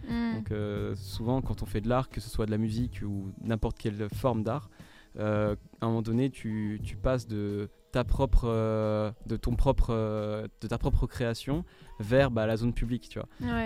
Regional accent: French Guiana; now in Paris, France; Bah maintenant je vis à Paris, mais ouais. Au départ je viens de... Enfin j'ai grandi en Guyane.

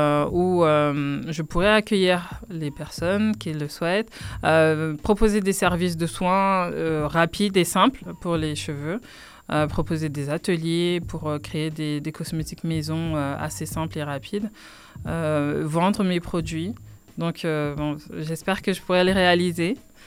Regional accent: Senegal; je suis originaire du Sénégal.

